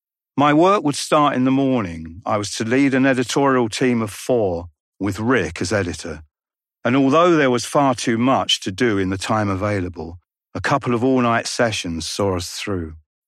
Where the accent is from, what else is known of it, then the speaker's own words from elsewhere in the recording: London, United Kingdom; I was from London, England, but they wouldn't relent.